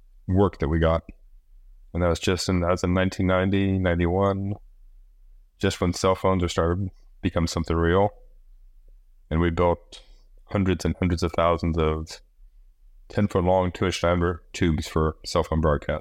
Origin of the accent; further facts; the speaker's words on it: Midwest, United States; I was born and raised in the Midwest, was living back in Indiana, been a windsurfer